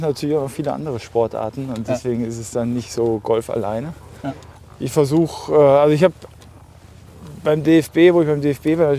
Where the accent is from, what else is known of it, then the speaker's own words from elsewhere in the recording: North Rhine-Westphalia, Germany; ich komme aus dem Ruhrgebiet